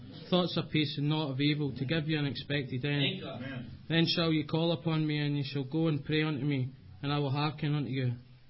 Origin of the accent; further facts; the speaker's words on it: Scotland, United Kingdom; I can't say it in English. I'm Scottish. Say it in Scottish.